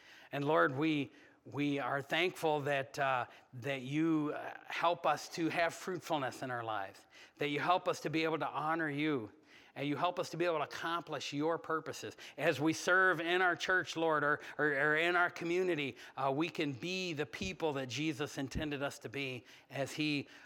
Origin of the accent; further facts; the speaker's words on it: United States; I don't have a hometown. I'm just an American, I guess.